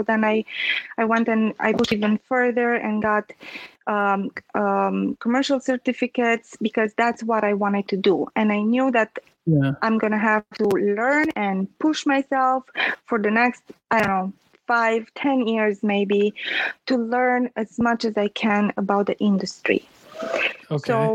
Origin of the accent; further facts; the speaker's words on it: Transylvania, Romania; English is a second language; moved away as an adult; now in United States; I'm Romanian. I was born and raised in Transylvania. And I have a journalism degree from back home